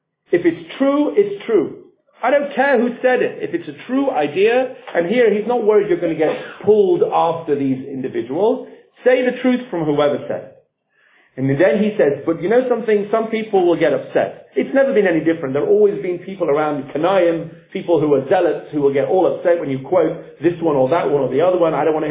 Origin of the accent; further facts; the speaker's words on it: England, United Kingdom; now in United States; I'm from England, and I used to only learn with English people. And then I ended up in a kollel here in America.